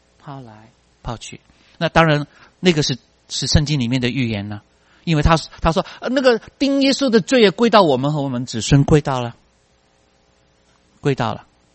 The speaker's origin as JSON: {"language": "Chinese", "country": "Hong Kong", "said": "我是从香港来的"}